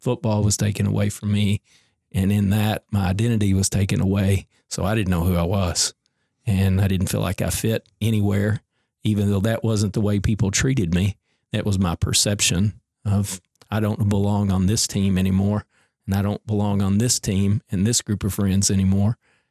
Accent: Morgantown, Kentucky, United States; I always said growing up in Morgantown in Butler County, that's where all my schooling years happened. You know, we had one stoplight by the courthouse downtown

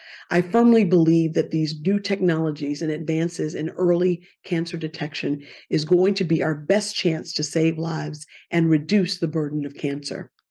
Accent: Selma, Alabama, United States; Civil Rights District, which includes the historic cities of Birmingham, Montgomery, Tuscaloosa, and my hometown of Selma, Alabama.

